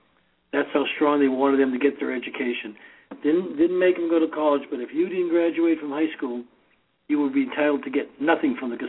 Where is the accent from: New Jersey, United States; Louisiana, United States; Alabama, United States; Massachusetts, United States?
Massachusetts, United States; Boston; And plus, initially, I'm from Boston. Do you know what language I took in Boston? Latin.